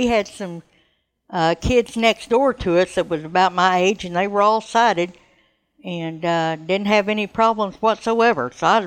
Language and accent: English; Dallas, Texas, United States; I was born in Dallas, Texas.